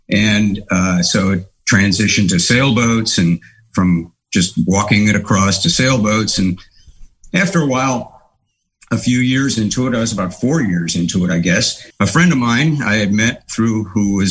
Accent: San Francisco, California, United States; I grew up in San Francisco in the 60s.

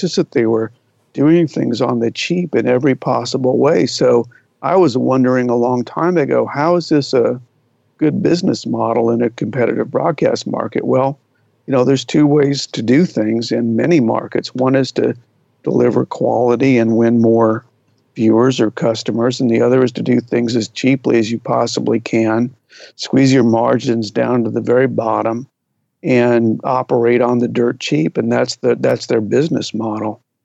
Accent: Springfield, Illinois, United States; they took over the television station in my hometown

